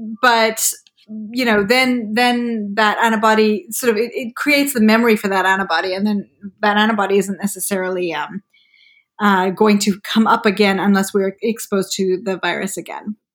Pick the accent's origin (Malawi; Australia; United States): Malawi; I grew up in Malawi in Central Africa and we didn't have, you know, huge access to vaccines.